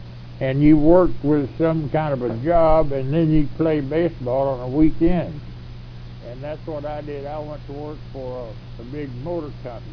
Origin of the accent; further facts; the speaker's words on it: Texas, United States; I was born out in West Texas, way out in the dry, sorry country out there, and I was raised on a farm.